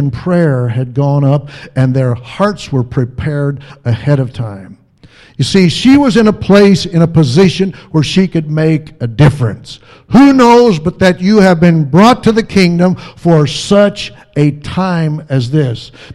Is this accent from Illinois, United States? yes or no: yes; Illinois, United States; accent: Midwestern Southern fusion; I'm originally from Illinois. My family's from the South, and so I've got a Midwestern Southern fusion here going on.